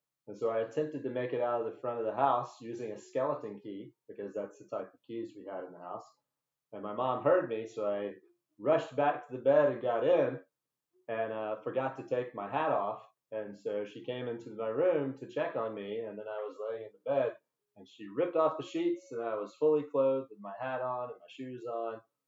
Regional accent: West Point, Mississippi, United States; I grew up in West Point, Mississippi, and lived in the house that my great-grandfather has built.

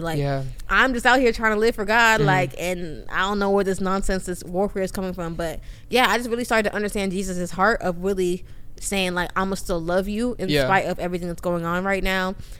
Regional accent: Nigeria; I'm from Nigeria.

